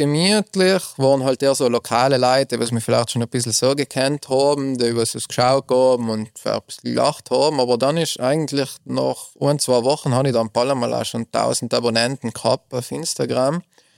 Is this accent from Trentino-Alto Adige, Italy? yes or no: yes; Trentino-Alto Adige, Italy; Ich komme aus dem Finchgau, aus einem kleinen Dorf. Finchgau ist zwischen Reschen und Meran, für die, die vielleicht nicht genau wissen, wo Finchgau ist. Und ja, da bin ich in einem kleinen Dorf aufgewachsen.